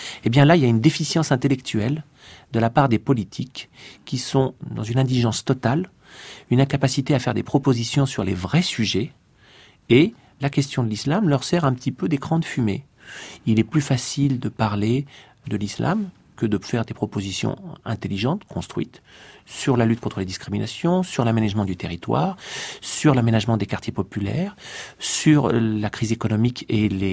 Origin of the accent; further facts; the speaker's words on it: Algeria; now in France; Moi, je suis originaire d'Algérie